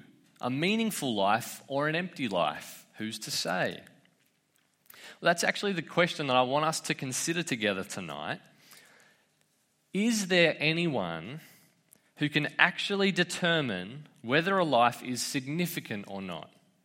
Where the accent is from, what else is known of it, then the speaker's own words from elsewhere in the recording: Australia; Jackass, I'm just going to say ass because it's easier for me as an Aussie.